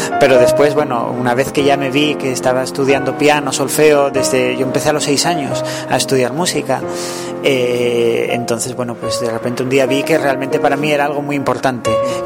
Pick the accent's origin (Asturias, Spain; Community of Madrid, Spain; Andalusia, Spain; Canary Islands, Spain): Asturias, Spain; Gijón; born there; nací aquí en Gijón, en el Hospital de Caboñes, en el año 82.